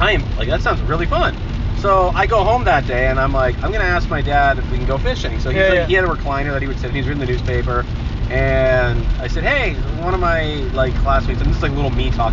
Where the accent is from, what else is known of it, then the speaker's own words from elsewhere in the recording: Hamilton, Ontario, Canada; I grew up in Hamilton again. If anyone who knows Hamilton just knows, like, it's a factory town. It's like Pittsburgh of Canada.